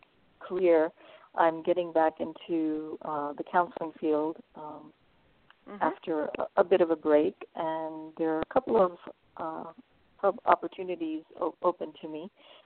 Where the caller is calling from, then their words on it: California, United States; I'm calling from California.